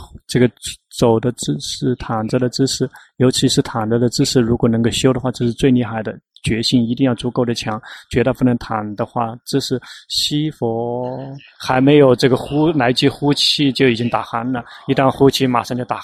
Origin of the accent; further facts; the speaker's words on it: Thailand; Chinese is a second language; 比如我们泰国人害怕话筒